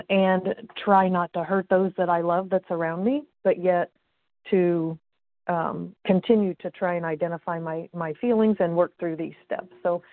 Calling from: Indiana, United States; I'm calling from Indiana

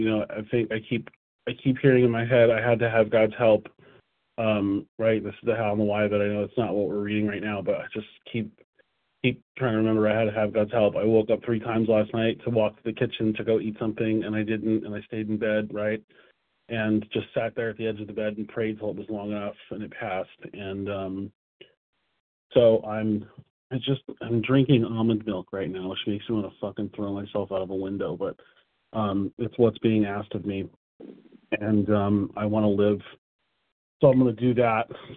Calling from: New Jersey, United States; Good morning. I'm calling from New Jersey.

